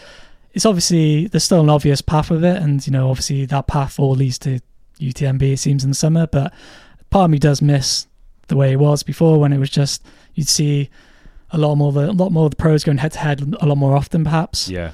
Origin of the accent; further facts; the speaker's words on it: Wales, United Kingdom; for someone growing up in North Wales, it's a very different environment to be living in.